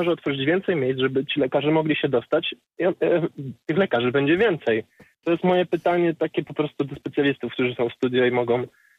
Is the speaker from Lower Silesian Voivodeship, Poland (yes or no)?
yes; Wrocław, Lower Silesian Voivodeship, Poland; na całe województwo dolnośląskie, bo jesteśmy z Wrocławia